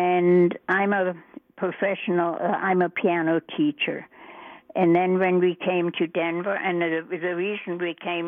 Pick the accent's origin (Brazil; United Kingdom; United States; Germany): Germany; because I grew up in Germany.